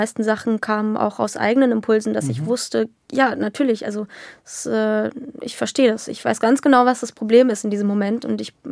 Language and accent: German; Baden-Württemberg, Germany; also born or lived in Jena; Also wir sind umgezogen, da war ich 6 oder 7. So. Also ich bin in Jena geboren, habe da dann eben meine frühe Kindheit verbracht und dann sind wir aber nach Baden-Württemberg an Bodensee. Ah. Region Bodensee. Also nicht an den Bodensee, sondern Region Bodensee gezogen.